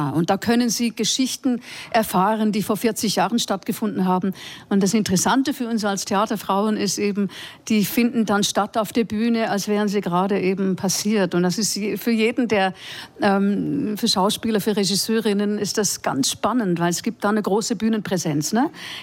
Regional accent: Switzerland; now in Germany; in Berlin, in Brandenburg und auch in der Schweiz, wo ich herkomme.

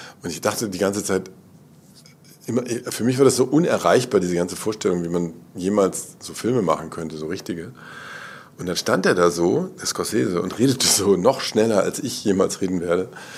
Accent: Berlin, Germany; nämlich Berlin, die ja meine Stadt ist und auch meine Heimat und der Ort, an dem ich eigentlich immer sein will

